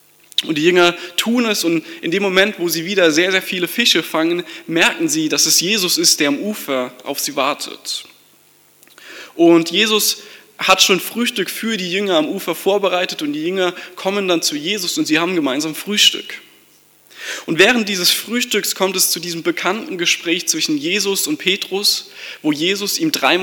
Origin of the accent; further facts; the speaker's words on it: Rhineland-Palatinate, Germany; now in Gießen, Germany; Ich komme ursprünglich aus Rheinland-Pfalz. Ich bin 23 Jahre alt